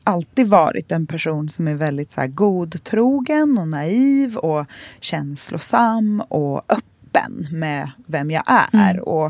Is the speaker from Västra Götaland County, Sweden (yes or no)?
yes; Gothenburg, Västra Götaland County, Sweden; jag är från Göteborg, någon som vill leka.